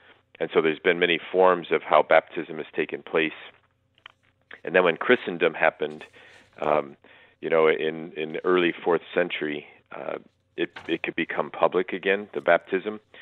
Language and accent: English; Chicago, Illinois, United States; I didn't grow up a Cardinal fan growing up in the Chicagoland area